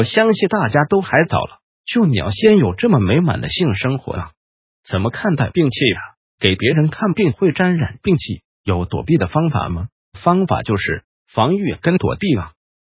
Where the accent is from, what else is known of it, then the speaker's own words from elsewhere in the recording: Taiwan; 我说我们台湾那边凶险得多